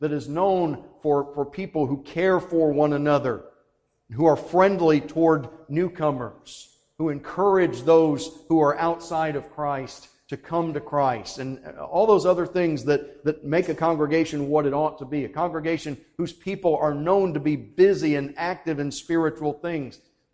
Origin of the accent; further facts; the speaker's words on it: Temple Terrace, Florida, United States; I grew up in Temple Terrace, but I had friends and people I loved dearly at this church just about ever since I can remember.